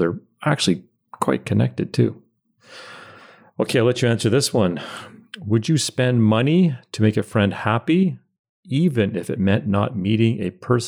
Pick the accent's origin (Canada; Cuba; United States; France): Canada; Lennoxville, Quebec; just going between houses on Clough Street in my hometown of Lenoxville.